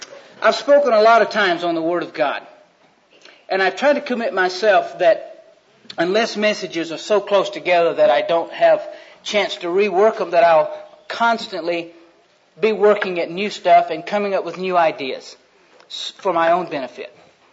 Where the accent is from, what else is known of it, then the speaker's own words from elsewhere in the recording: Georgia, United States; moved away as an adult; also born or lived in Birmingham, United States; See, I'm from Georgia, and I went to school in Birmingham, Alabama, and then I went to Auburn, then I moved to Texas, and to Oklahoma, and to Colorado, and I don't have a home anymore.